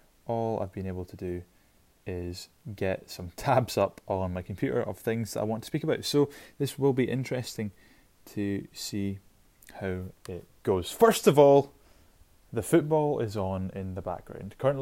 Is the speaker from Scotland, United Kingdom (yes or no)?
yes; Scotland, United Kingdom; I'm Scottish. And being Scottish and the World Cup doesn't really go together, unfortunately.